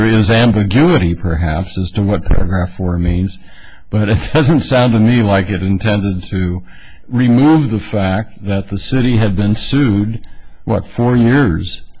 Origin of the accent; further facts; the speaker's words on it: California, United States; Well, I am, because the district court didn't, as far as, you know, I come from California, and you have to go through this elaborate procedure